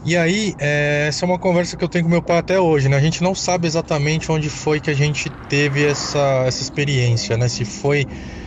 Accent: São Paulo, Brazil; sou aqui de São Paulo, sou engenheiro civil, tá?

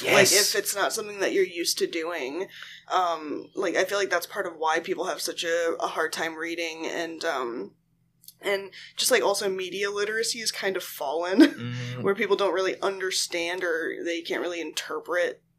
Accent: Indiana, United States; because, you know, I'm from Indiana, and it's quite a ways to the West Coast.

